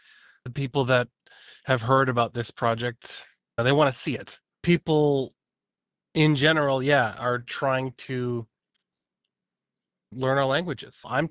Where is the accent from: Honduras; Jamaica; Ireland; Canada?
Canada; Gitlaxt'aamiks, British Columbia; I come from the Niska Nation, from Gitlahtamix, Nuayanch. My clan is the Grizzly Bear Clan, or People of the Hawthorn Bush, and I come from the House of Shtain.